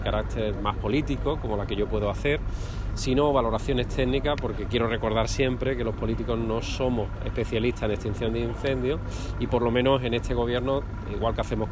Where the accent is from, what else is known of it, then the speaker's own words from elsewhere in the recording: Málaga, Andalusia, Spain; en una zona tan valorada y querida como la que estamos viendo y la que conocemos muchos de los que somos malagueños.